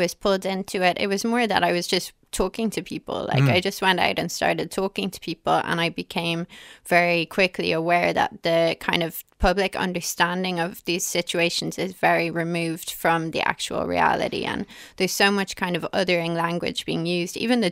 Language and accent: English; Ireland; just were stuck because they didn't have the ability to get on a plane and fly somewhere like we do as Irish people.